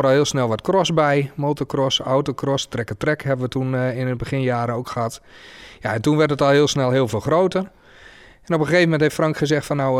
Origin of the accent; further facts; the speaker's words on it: Drouwenerveen, Drenthe, Netherlands; now in Amersfoort, Netherlands; Ik ben geboren en getogen Drent. Geboren en opgegroeid in Drouwenveen.